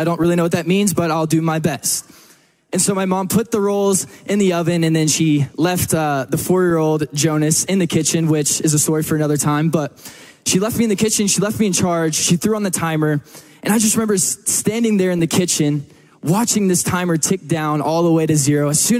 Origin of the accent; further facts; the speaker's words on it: Texas, United States; You know, being a Texan, I think there's two things that we can all agree on.